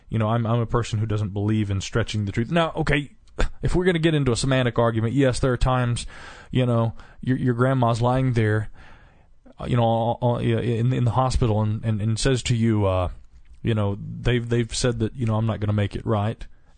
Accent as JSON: {"language": "English", "region": "the South", "country": "United States", "accent": "Southern", "said": "we ought to sound good on the air together because of your Southern accent and my Boston accent."}